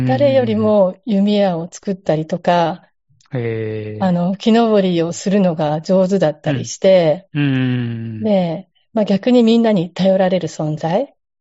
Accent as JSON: {"language": "Japanese", "town": "Hita", "region": "Oita", "country": "Japan", "tie": "born or raised there", "said": "私自身実は大分県日田市の生まれ育ちで、本当目の前が川で、"}